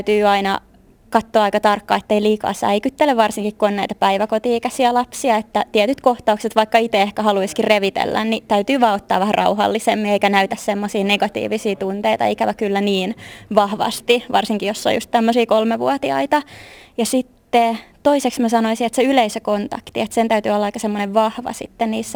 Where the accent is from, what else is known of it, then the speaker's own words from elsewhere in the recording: Helsinki, Uusimaa, Finland; now in Vaasa, Finland; mähän olen Helsingistä päin kotoisin, mutta mä oon nyt täällä Vaasassa tuolla Yrkeshögskolan Noviassa, siis ammattikorkeakoulussa, joka on ruotsinkielinen. Opiskelen siellä draamaa ja teatteria.